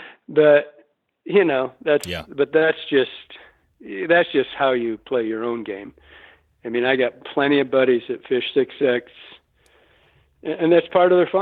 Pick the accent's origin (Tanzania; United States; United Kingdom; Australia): United States; Michigan; growing up in Michigan, we don't have these giant rivers, right?